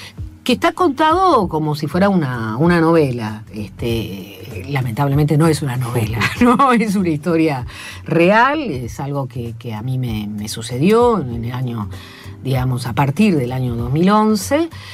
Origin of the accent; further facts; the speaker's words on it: Allen, Río Negro, Argentina; en el Alto Valle, y entre ellos en mi pueblo de origen, se llama Allen, hay una matriz frutícola casi centenaria